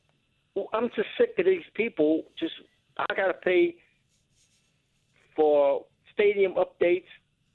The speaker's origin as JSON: {"language": "English", "town": "New Orleans", "region": "Louisiana", "country": "United States", "said": "I'm from New Orleans, okay?"}